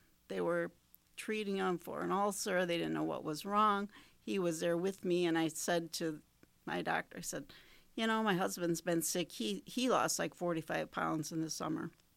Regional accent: Kenosha, Wisconsin, United States; I'm from Kenosha, born and raised.

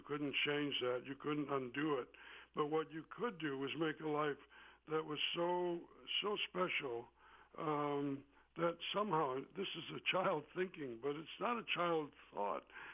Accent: Racine, Wisconsin, United States; it was the town it was. You know, it was a factory town, and it was full of noises and sounds and smells, and it was very simple. We were all rather poor

